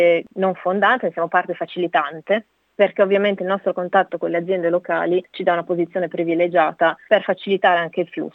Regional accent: Busto Arsizio, Lombardy, Italy; moved away as an adult; also born or lived in Tokyo, Japan; io sono lombarda di origine, sono di Busto Arsizio, del Varesotto precisamente, e ho lavorato per 5 anni a Tokyo, in Giappone. Mi sono spostata da Milano per andare a studiare economia giapponese presso l'Università di Tokyo

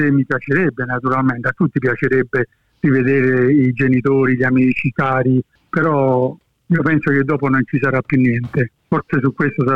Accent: Naples, Campania, Italy; moved away; essendo napoletano, la maggior parte di noi la musica da bambino entra nel sangue.

